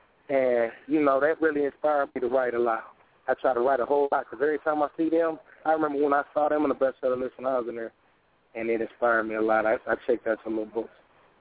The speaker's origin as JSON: {"language": "English", "town": "Chicago", "region": "Illinois", "country": "United States", "also_born_or_lived": "Mississippi", "said": "I'm from Chicago originally, but I was out here in Mississippi, Indiana, a lot of like back and forth."}